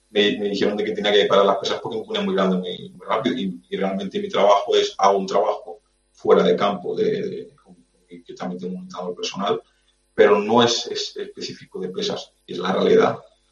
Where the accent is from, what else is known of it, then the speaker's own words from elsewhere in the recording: L'Hospitalet de Llobregat, Catalonia, Spain; also born or lived in Barcelona; Sí, ya nací en Barcelona y me crió exactamente en Hospitalet. En Hospitalet es el barrio en que me crié.